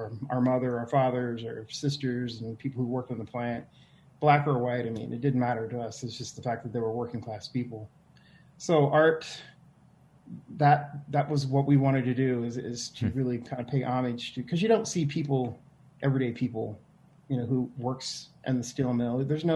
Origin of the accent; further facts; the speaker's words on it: Rust Belt, United States; Well, so growing up in the Rust Belt, I mean, the Rust Belt really isn't the mecca for fine art.